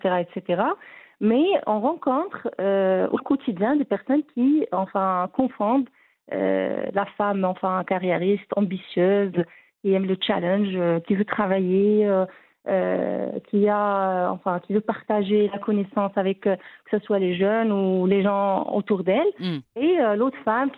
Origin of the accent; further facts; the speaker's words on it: Fez, Fès-Meknès, Morocco; Alors, moi, je viens de Fès, en fait.